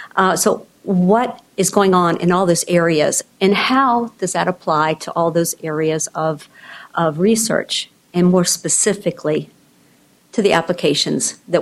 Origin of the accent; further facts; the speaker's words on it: East Coast, United States; I grew up on the East Coast.